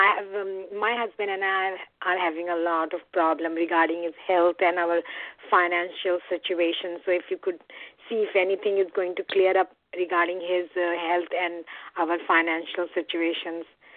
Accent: Connecticut, United States; from Connecticut.

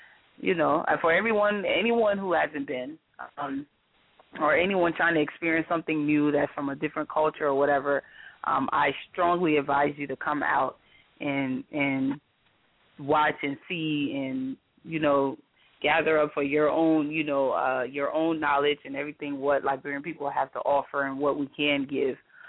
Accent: Atlanta, Georgia, United States; I'm anticipating a much better one this year because it's in ATL, my hometown.

